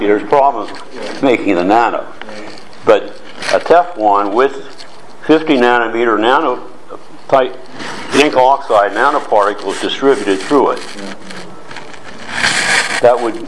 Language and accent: English; Mumbai, Maharashtra, India; I'm from Bombay. I brought these from India.